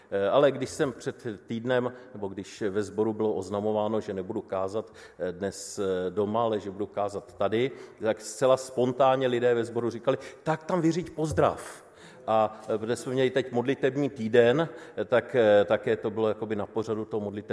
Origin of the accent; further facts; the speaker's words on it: West Bohemia, Czechia; V těch západních Čechách, odkud pocházíme, je to skutečně zázrak.